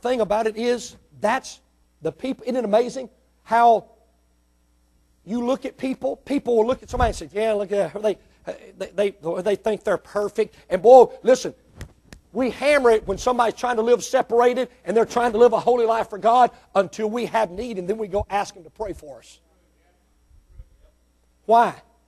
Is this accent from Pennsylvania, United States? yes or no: no; Mississippi, United States; born there; Listen, I was born in Mississippi, but let me tell you something.